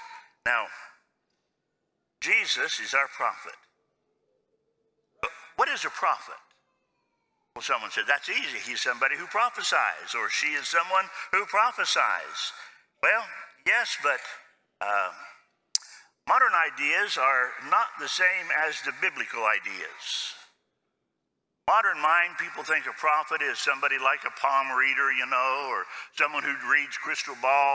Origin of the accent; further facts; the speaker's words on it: Newark, New Jersey, United States; and I grew up here in Newark, so I heard some of the best prophets there were.